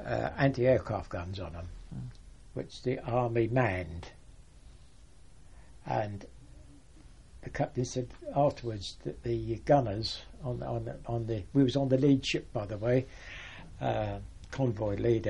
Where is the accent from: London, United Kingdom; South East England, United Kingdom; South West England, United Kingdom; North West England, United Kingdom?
London, United Kingdom; accent: Cockney; Incidentally, we're all Cockneys from the London docks.